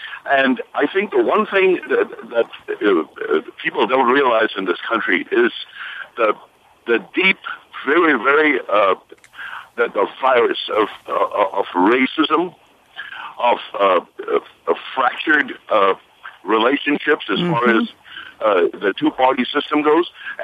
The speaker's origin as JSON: {"language": "English", "region": "South Dakota", "country": "United States", "said": "Hello, I'm from South Dakota, Standing Rock Reservation."}